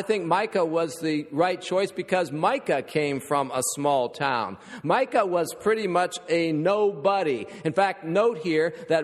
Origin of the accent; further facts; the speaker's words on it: Warren, Ohio, United States; His hometown was a lot like my hometown, Warren, Ohio. We didn't have textile mills. We had steel mills. And they're all shut down.